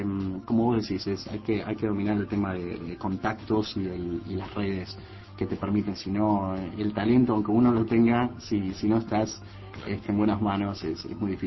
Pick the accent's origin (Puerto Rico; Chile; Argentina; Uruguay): Uruguay; moved away as an adult; now in United States; Y ya hace casi 10 años se van a cumplir de que me fui de acá de Uruguay.